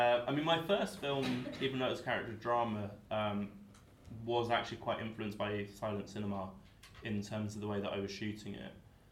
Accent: Kingston, London, United Kingdom; I'm from Kingston, so nice shout out.

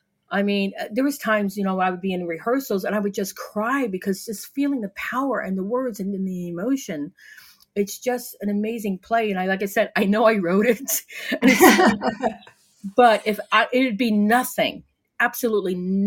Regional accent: Florida, United States; now in United Kingdom; especially living here, I live in Northern Ireland, and they hear I'm from Florida, and they're like, what the hell are you doing here?

